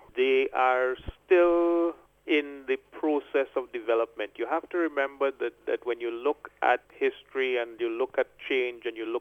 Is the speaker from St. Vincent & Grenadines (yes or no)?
yes; St. Vincent & Grenadines; Well, a similar thing applies to ourselves here in St. Vincent and the Grenadines.